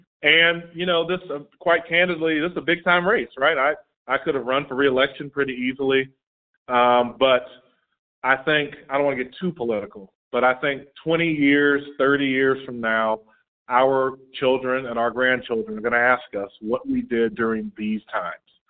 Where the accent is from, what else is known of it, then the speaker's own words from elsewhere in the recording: Tallahassee, Florida, United States; also born or lived in Jacksonville, Florida; So like I said, I was born in Jacksonville, but we moved to Tallahassee when I was very young. And so I grew up in Tallahassee, and I went to public school in Tallahassee.